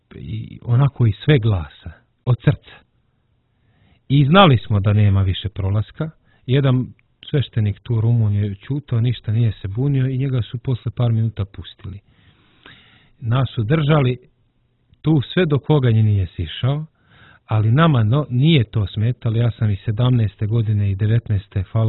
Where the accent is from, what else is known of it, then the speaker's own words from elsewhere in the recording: Serbia; Mi, kao Srbi, malo ko je imao te propusnice.